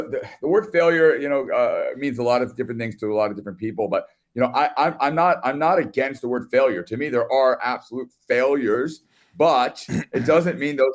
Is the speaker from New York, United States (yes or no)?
yes; Brooklyn, New York, United States; now in Port Washington, United States; I'm just outside the city, Port Washington, New York. I'm born and raised in Brooklyn and have lived here most of my life.